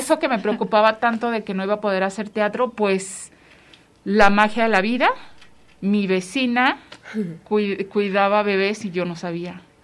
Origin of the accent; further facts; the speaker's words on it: Chihuahua, Mexico; now in Guadalajara, Mexico; yo no tengo familia aquí en Guadalajara, yo soy de Chihuahua.